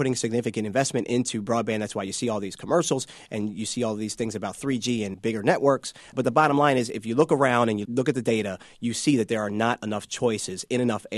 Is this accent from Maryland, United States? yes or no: yes; Baltimore, Maryland, United States; People in my hometown in Baltimore have started BeMoreFiber.com